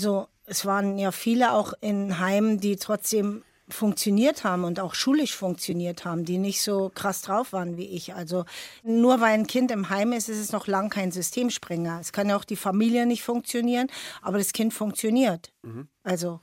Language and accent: German; Berlin, Germany; dann gab es auch richtig Kloppe, wie man bei uns in Berlin früher gesagt hat